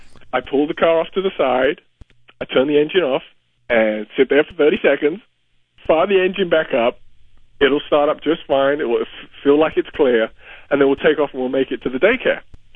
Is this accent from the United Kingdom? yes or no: yes; England, United Kingdom; now in United States; I'm actually English, but that's close enough.